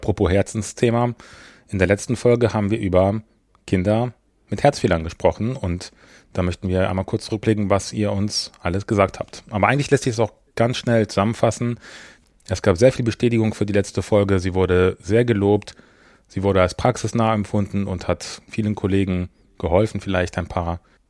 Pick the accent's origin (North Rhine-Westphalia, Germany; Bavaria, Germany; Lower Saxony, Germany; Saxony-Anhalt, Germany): Lower Saxony, Germany; Ich bin ja auch in Niedersachsen aufgewachsen und ich weiß, dass man auch eigentlich da noch Norddeutscher ist.